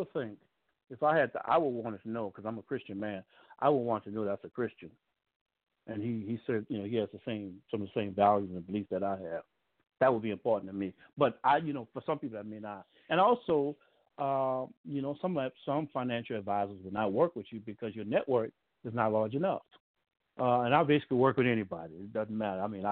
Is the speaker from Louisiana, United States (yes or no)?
yes; New Orleans, Louisiana, United States; also born or lived in Dallas; I'm from New Orleans. I lived in Dallas for 20 years, but I went to see Merrill Lynch